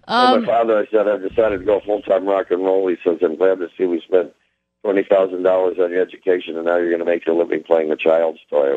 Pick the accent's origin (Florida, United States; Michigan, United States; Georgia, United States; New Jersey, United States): Michigan, United States; Detroit; born there; I was born in Detroit originally.